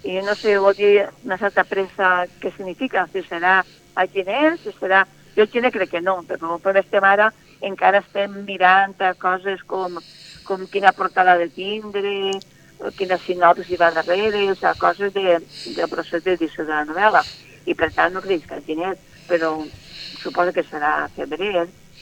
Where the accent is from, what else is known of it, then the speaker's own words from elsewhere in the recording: Valencian Community, Spain; una dona com jo, que em sent de la Marina, que sóc part de la Marina, que veig el món des de la Marina